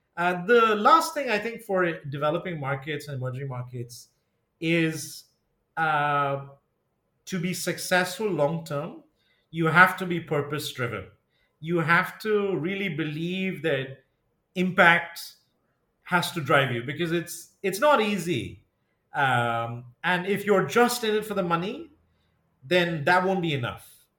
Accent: Zambia; also born or lived in India; I grew up in Zambia and in India

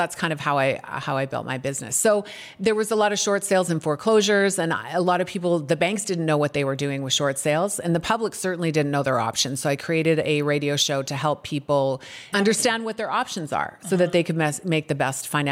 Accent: Canada; now in Arizona, United States; Well, I'm a Canadian citizen and I built my business by helping Canadians purchase here.

